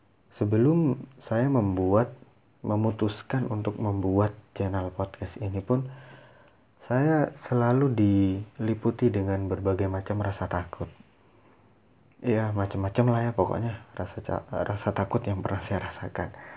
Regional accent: Bondowoso, East Java, Indonesia; born there; Kalau tanah kelahiran saya, tempat kelahiran saya adalah di Kota Bondowoso. Kota Bondowoso juga terletak di Jawa Timur, masih berdekatan dengan Kota Jember.

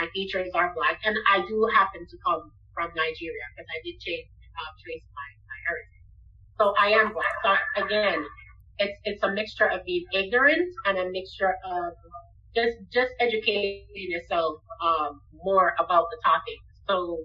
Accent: Jamaica; Obviously, as I mentioned, I'm from Jamaica.

